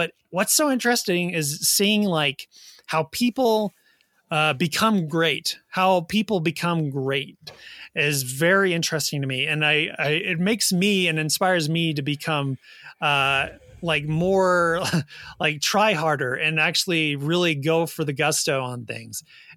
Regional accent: Utah, United States; I'm from Utah.

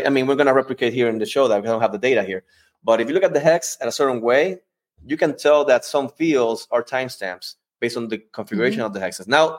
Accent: Puerto Rico; obviously I'm from Puerto Rico and, you know, I have an 8-year-old. And sometimes I just speak, you know, with my accent.

